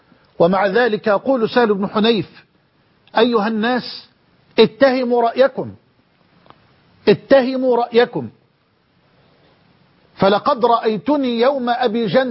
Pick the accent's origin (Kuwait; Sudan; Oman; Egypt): Egypt; بلدنا مصر